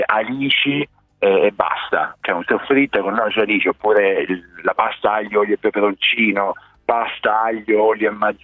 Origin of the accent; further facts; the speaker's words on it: Apulia, Italy; Ma sì, io sono cresciuto in Salento